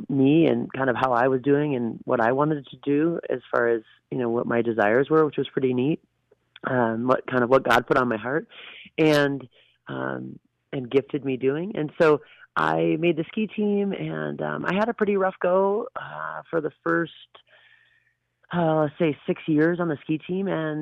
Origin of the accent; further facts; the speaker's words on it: Minnesota, United States; I grew up in Minnesota and skied out of a little area called Buck Hill.